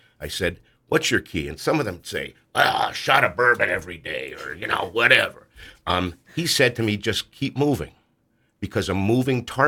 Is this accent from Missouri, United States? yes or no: no; West Pittston, Pennsylvania, United States; But I'm born and raised in West Pittston, Wyoming area graduate, right? Raised my kids there.